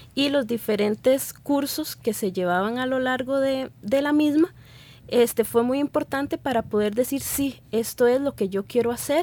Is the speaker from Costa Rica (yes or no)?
yes; Cartago, Costa Rica; a pesar de que yo soy de Cartago, cuando hice el trámite para para estudiar acá, era de zona alejada.